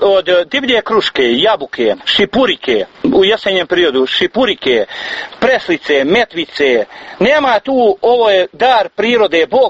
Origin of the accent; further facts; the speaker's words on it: Bileća, Republika Srpska, Bosnia & Herzegovina; ja sam prinuđen iz Bileće da dođem trbuhom za kruhom, što bi rekli.